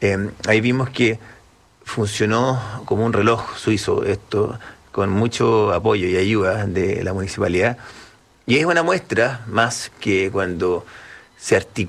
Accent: Chile; para nosotros como chilenos hay cosas muy obvias

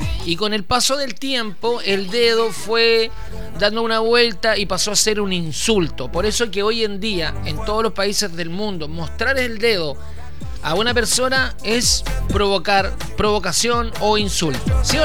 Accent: Villa Alemana, Valparaíso, Chile; Yo soy de Villa Alemana

